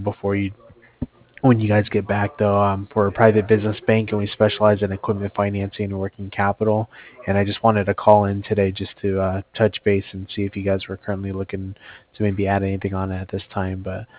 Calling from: Cardiff, Wales, United Kingdom; I'm calling over from Cardiff.

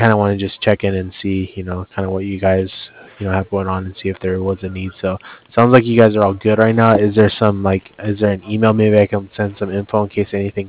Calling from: Cardiff, Wales, United Kingdom; I'm calling over from Cardiff.

